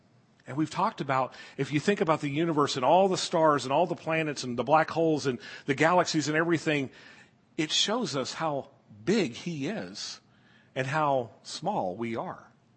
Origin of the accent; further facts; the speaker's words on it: the South, United States; I grew up in the South. Fire and brimstone sermons.